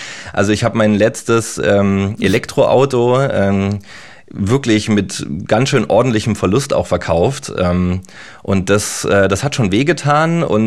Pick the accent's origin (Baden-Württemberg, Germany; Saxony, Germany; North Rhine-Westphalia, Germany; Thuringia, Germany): Baden-Württemberg, Germany; now in Berlin, Germany; ich bin auch auf dem Land außerhalb von Stuttgart groß geworden, auch wenn ich jetzt in Berlin lebe